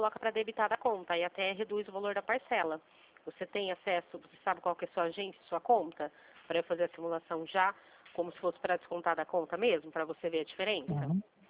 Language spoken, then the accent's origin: Portuguese; Limeira, São Paulo, Brazil; Eu sou aqui de Limeira, interior de São Paulo.